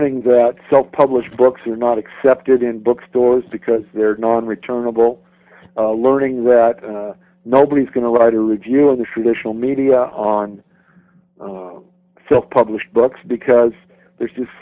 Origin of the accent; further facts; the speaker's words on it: Orlando, Florida, United States; The Orlando Sentinel, which is my hometown newspaper, refuses to write anything about me or my work.